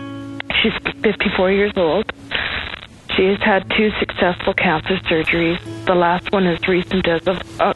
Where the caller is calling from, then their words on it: British Columbia, Canada; I'm calling from British Columbia, Canada.